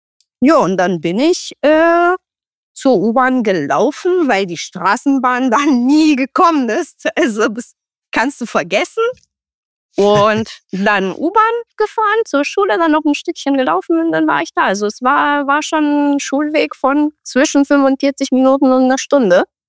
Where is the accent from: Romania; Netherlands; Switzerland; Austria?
Romania; German is a second language; now in Germany; Ey, ich komme aus Rumänien, also Knoblauch, das macht schon ein bisschen Sinn